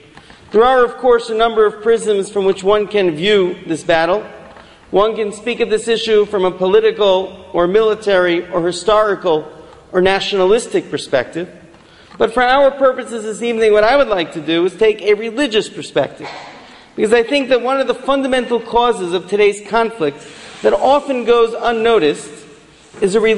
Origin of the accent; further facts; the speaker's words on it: New York, United States; now in Israel; I said I'm originally from New York. I made Aliyah.